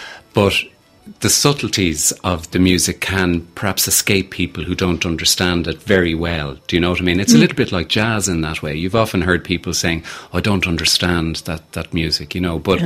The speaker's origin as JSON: {"language": "English", "town": "Dublin", "region": "Leinster", "country": "Ireland", "said": "I'm actually not from Donegal. I'm from Dublin."}